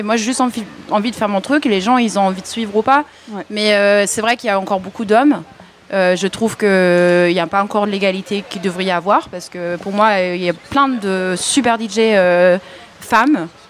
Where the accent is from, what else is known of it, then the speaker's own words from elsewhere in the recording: Berlin, Germany; French is a second language; also born or lived in Paris; J'habitais 11 ans à Paris, parce que j'habitais à Berlin. Là-bas, je viens de Berlin. J'habitais 11 ans à Paris